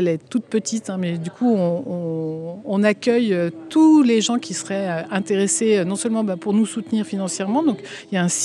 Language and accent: French; Saint-Gervais, Auvergne-Rhône-Alpes, France; parce que je suis originaire de Saint-Gervais.